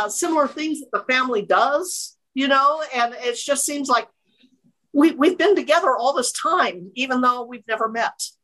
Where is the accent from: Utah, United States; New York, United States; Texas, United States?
Utah, United States; born there; That's how come I was born in Utah, from my father's side of the family.